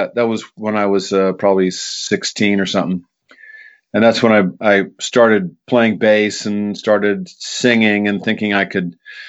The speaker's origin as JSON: {"language": "English", "country": "United States", "said": "I'm an American, damn it."}